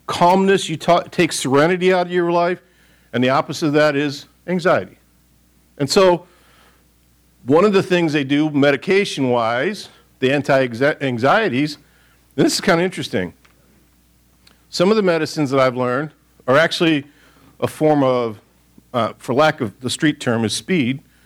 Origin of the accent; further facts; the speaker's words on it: Michigan, United States; I grew up in Michigan, a lot of lakes, a lot of big lakes.